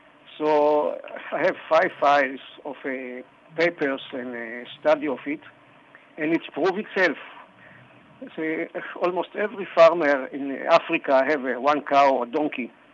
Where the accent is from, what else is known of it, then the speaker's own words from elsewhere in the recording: Haifa, Haifa District, Israel; born there; English is a second language; Well, I was born in Israel. My parents came to Israel in the 1930s.